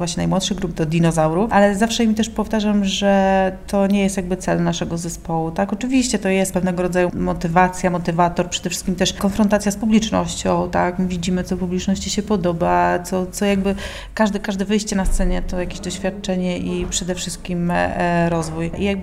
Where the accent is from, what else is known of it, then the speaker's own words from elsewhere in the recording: Olsztyn, Warmian-Masurian Voivodeship, Poland; moved away as an adult; do momentu, kiedy po maturze wyjechałam z Olsztyna